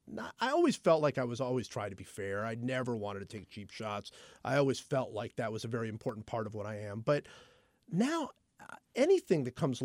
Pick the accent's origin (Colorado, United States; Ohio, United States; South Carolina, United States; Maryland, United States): Ohio, United States; Cleveland; The NBA championship is very personal for me because I am from Cleveland, and watching what LeBron James is doing.